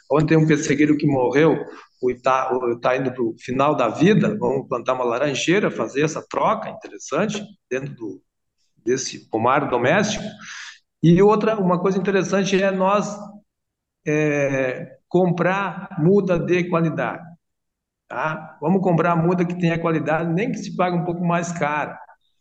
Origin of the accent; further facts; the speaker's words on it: Pouso Novo, Rio Grande do Sul, Brazil; Não sei se tem espumosa, na minha terra, lá no Pouso Novo, ainda tem.